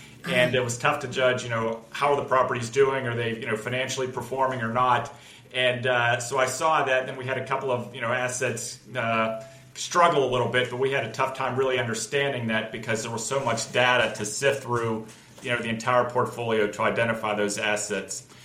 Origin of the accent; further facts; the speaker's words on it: Pittsburgh, Pennsylvania, United States; now in Dallas, United States; Well, I'm originally from Pittsburgh, and I moved to Texas in 1994.